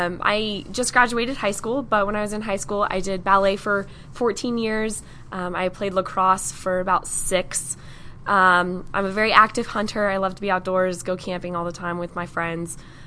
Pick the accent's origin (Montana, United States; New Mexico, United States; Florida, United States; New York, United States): New Mexico, United States; Albuquerque; No, I'm from Albuquerque, New Mexico.